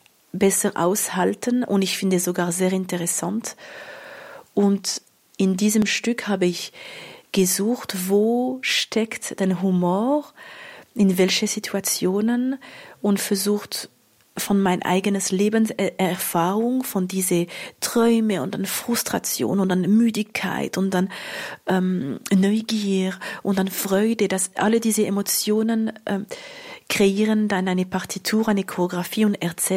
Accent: Switzerland; Ich bin eine Schweizer Künstlerin.

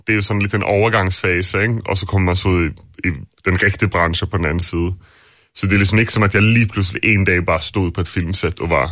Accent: Gothenburg, Västra Götaland, Sweden; moved away as an adult; now in Denmark; Jeg kendte jo slet ikke nogen i Danmark. Jeg flyttede hertil fra Göteborg, da jeg var 20.

